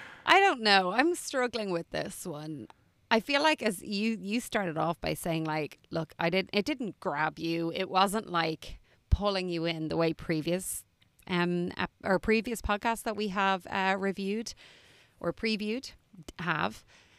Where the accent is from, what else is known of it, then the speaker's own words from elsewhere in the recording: Ireland; And I love tea. I'm Irish. We love a cuppa.